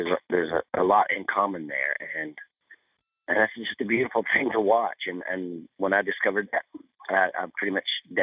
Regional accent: Kentucky, United States; wanted us to be proud of being from Kentucky. And I don't know if my granny ever thought of herself as Appalachian as much as she thought of herself as Kentuckian

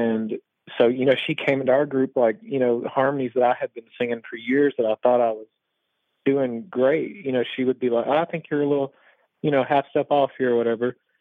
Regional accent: Tupelo, Mississippi, United States; We grew up in Tupelo, and as you know, there's a guy named … from Tupelo, and he's our hero, and we grew up singing in church

